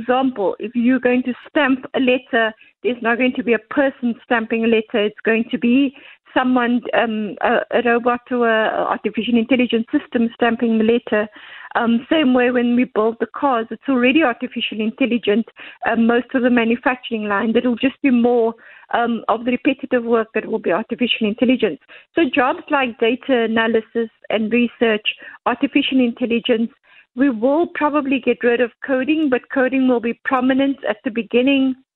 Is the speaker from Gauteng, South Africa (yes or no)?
no; Cape Town, Western Cape, South Africa; I come from the Cape Flats. I was born and bred there.